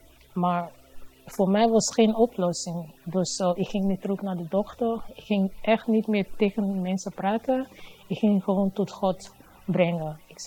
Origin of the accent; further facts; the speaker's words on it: Utrecht, Netherlands; ik ben van Utrecht.